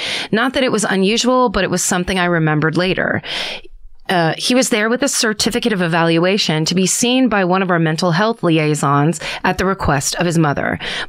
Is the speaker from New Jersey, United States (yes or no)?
no; Albuquerque, New Mexico, United States; I'm from Albuquerque, New Mexico, which of course has a well-known history of murder and meth usage. Growing up there, you kind of just learn to accept that weird shit is going to happen.